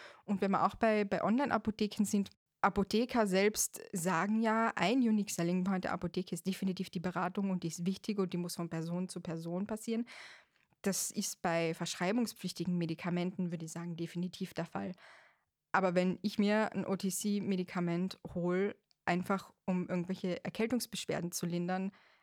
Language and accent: German; Austria; now in Germany; also man hört es ja, ich komme ja nicht von hier, ich komme aus Österreich.